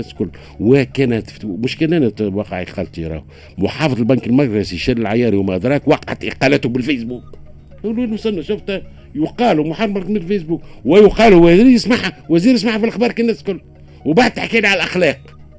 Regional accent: Tunisia; أهم مرض عندنا في تونس

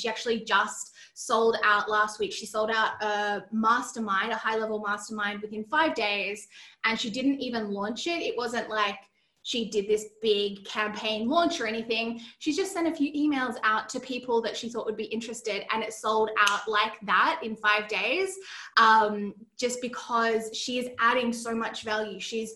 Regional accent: Australia; Yes, I am from Australia. Can you tell from my accent?

